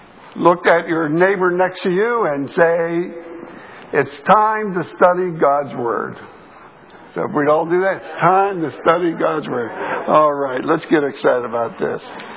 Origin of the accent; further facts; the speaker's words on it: Pittsburgh, Pennsylvania, United States; For those of you that don't know me … I come from Pittsburgh, Pennsylvania. I am a fan of some of the Pittsburgh teams.